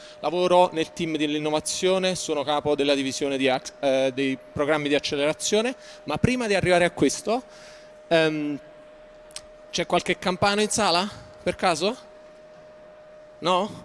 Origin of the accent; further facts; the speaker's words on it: London, United Kingdom; È un piacere essere qui. Vengo da Londra